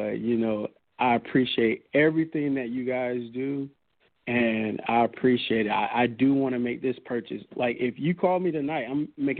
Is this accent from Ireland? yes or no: no; Florida, United States; now in Texas, United States; I was originally from the Florida body. I just moved to Texas.